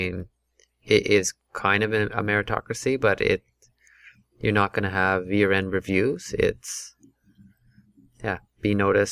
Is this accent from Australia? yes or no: no; Canada; gosh, I'm from Canada, and the way these guys dress, and they're like south of me.